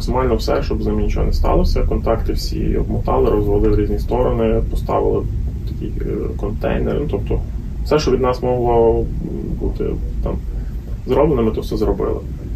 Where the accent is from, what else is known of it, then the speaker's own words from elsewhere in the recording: Lviv, Lviv Oblast, Ukraine; У нас добирання тривало, оскільки ми зі Львова